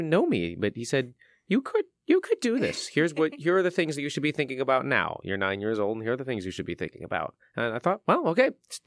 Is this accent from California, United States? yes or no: yes; San Francisco, California, United States; now in Louisville, United States; this is my adopted city. I came from San Francisco. That's my hometown.